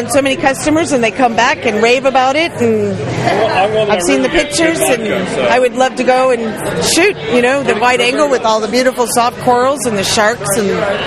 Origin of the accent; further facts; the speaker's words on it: North Carolina, United States; North Carolina in the mountains.